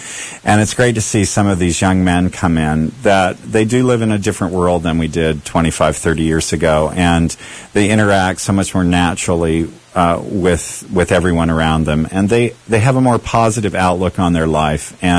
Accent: Washington, District of Columbia, United States; also born or lived in Salt Lake City, Utah; now in Oregon, United States; I was born in Salt Lake City, but I grew up mostly in Washington, D.C., and so I am bi-coastal in my heritage, and but I think I've been here long enough that I think I'm a native Oregonian at this point.

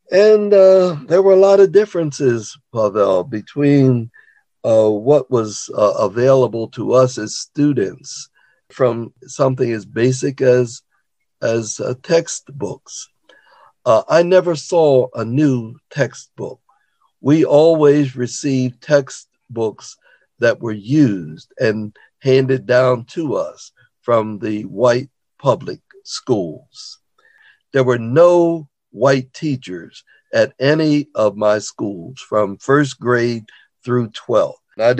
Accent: Wilmington, United States; born there; a grain company on East 4th Street in Wilmington, and by the way, I was born on East 5th Street

